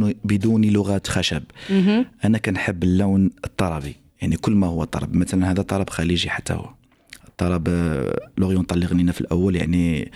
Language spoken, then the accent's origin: Arabic; Morocco; قلت له أنا مغربي.